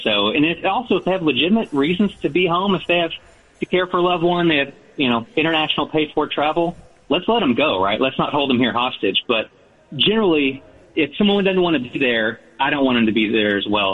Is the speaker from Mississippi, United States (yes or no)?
no; Commerce, Texas, United States; I got someone back in Hunt County because that's where I grew up in Commerce